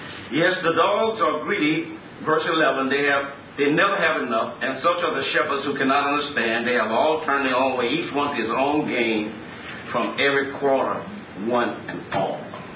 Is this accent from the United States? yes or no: yes; Southern United States, United States; you know, I'm from the South, you know, yellow cornmeal.